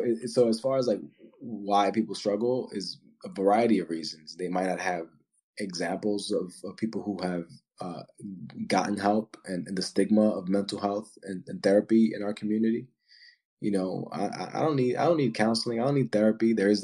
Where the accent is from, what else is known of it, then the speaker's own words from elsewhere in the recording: Dominican Republic; I come from the Dominican Republic, but my people are mixed. We have Black, we have Spaniard, we have Taino